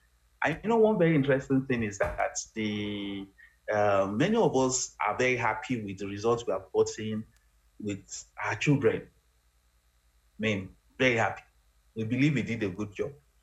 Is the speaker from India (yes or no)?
no; Ibadan, Oyo, Nigeria; I grew up in Ibadan, and I used to play table tennis when we were young.